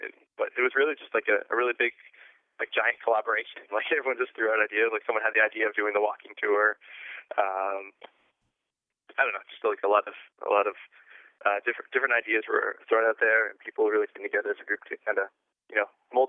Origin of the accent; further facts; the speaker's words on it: Canada; I, myself, I'm from Canada.